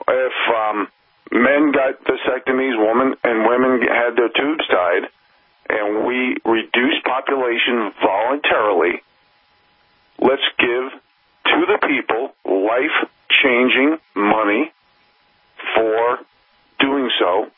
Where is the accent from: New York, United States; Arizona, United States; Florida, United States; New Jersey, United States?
New York, United States; New York City; now in Montana, United States; I mean, here in Montana, I dreamed, when I grew up in New York City, I dreamed about coming to the Northern Rockies